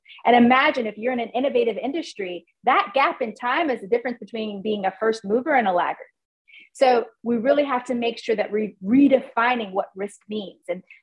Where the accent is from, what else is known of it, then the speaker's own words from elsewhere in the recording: the South, United States; I had never seen a gypsy cab. I grew up in the South.